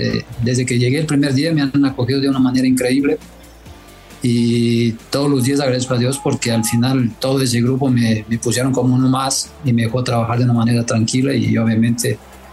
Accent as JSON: {"language": "Spanish", "country": "Brazil", "lives_now": "Mexico", "said": "Sí, ya somos más mexicanos que brasileños."}